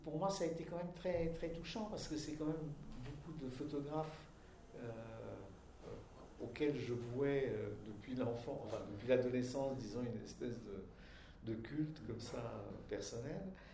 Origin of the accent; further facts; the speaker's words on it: Czechia; French is a second language; now in France; Moi, j'ai grandi en Tchécoslovaquie dans les années 50.